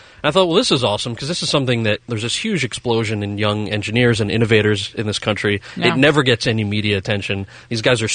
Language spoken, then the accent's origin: English; New Jersey, United States; Because I was like, wait, I'm from New Jersey.